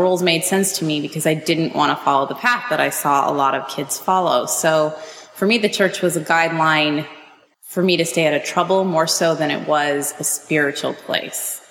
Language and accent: English; Midwest, United States; I grew up in the Midwest, and there just wasn't a whole lot to the whole culture, church culture there.